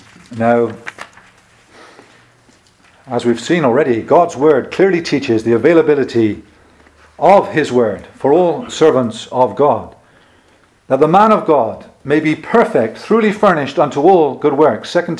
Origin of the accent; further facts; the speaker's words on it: England, United Kingdom; I'm an Englishman, and an Englishman is usually very poor at learning languages, and we talk in English easily.